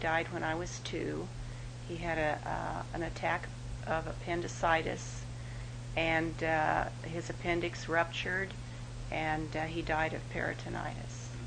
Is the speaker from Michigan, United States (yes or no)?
no; La Grande, Oregon, United States; born there; I was born in La Grande on October 30th, 1934.